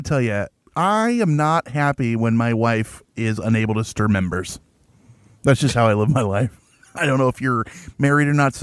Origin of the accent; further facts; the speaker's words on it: Netherlands; I'm from Holland. Isn't that weird?